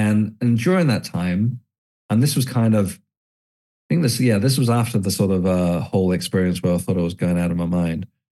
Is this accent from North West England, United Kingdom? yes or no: no; South East England, United Kingdom; as a kid, growing up in the 80s and 90s, I grew up on the Isle of Wight, and I wandered into an esoteric bookshop in a place called Ryde on the Isle of Wight.